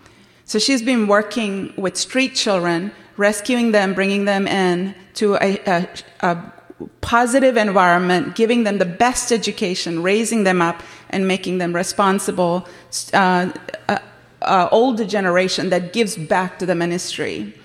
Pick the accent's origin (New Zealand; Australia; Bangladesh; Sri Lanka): Sri Lanka; moved away as an adult; now in United States; I'm originally from Sri Lanka, but the Lord brought me to this United States to go to Oral Roberts to study evangelism.